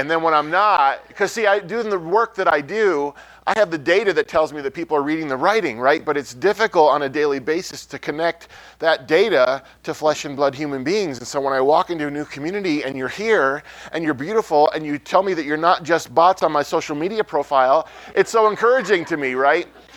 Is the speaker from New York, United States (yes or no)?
yes; Syracuse, New York, United States; Originally, I grew up in Syracuse, New York, in a fairly traditional Italian Roman Catholic family, which means I was raised on gluten and guilt, right?